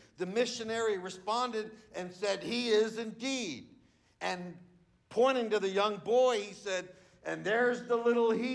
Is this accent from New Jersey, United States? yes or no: yes; New Jersey, United States; When I was a kid, the 1970s, growing up in New Jersey